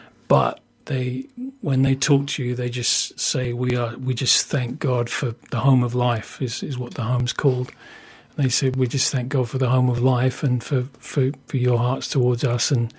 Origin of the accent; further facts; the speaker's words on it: South East England, United Kingdom; also born or lived in United States / Budapest, Hungary; I have a bit of an accent. I'm guilty of that. But I am English, born in Sussex, believe it or not